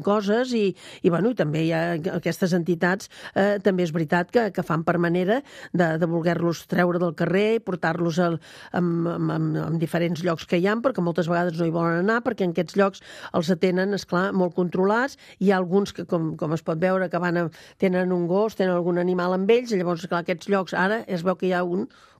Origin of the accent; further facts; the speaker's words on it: Barcelona, Catalonia, Spain; Sí, sí, sóc de Barcelona.